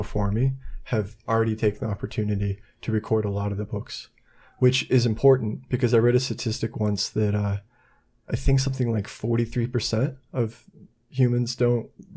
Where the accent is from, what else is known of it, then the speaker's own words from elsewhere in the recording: Utah, United States; Yeah, so I'm from Cache Valley, northern Utah. And I've moved around the United States, but I'm back here again.